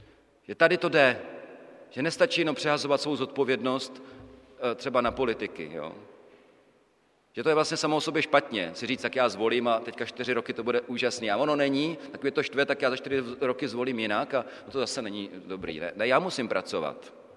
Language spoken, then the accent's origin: Czech; Brno, South Moravian Region, Czechia; Víte, že jsem z Brna. Brno není nějak, to není velké město. To není, jo. Ale město to je. A říkám, že tak já jsem tam vyrost